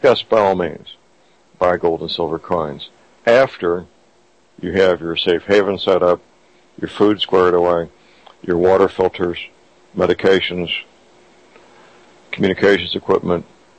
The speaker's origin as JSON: {"language": "English", "town": "St. Louis", "region": "Missouri", "country": "United States", "tie": "born or raised there"}